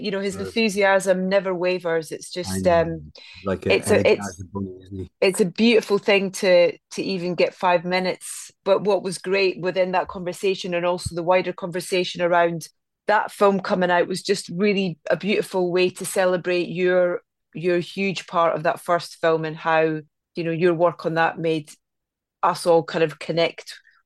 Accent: Anstruther, Scotland, United Kingdom; I'm from a little fishing village in Scotland called Anstruther on the east coast of Fife.

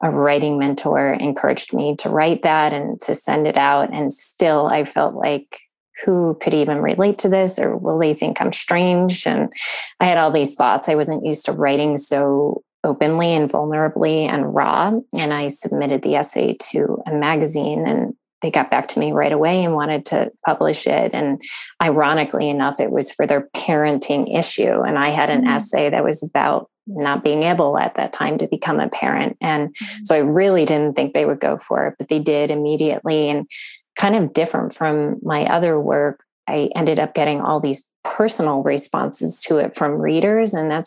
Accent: Honolulu, Hawaii, United States; born there; So I was born in Honolulu near the military base there.

